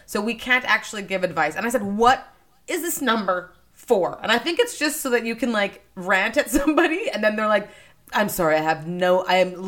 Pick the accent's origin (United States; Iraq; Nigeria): Nigeria; born there; I was born in Nigeria.